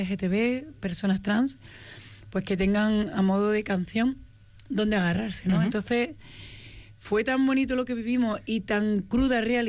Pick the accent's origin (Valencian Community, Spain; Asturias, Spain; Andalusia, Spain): Andalusia, Spain; porque encima soy andaluza